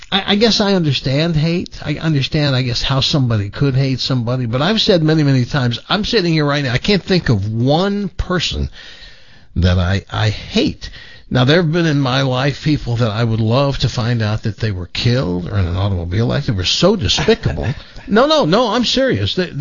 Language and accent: English; the South, United States; I'm from the South where the N-word was used by my dad.